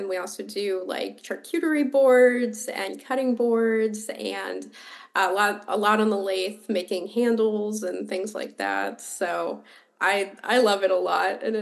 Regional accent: Richmond, Virginia, United States; I'm an author from Richmond, Virginia.

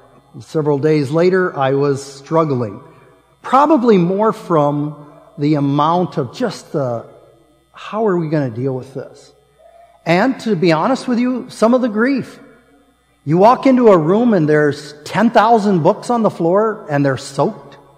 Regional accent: Nebraska, United States; born there; Now, some of you know that I'm from Nebraska by birth, and I claim to be a Cornhusker fan.

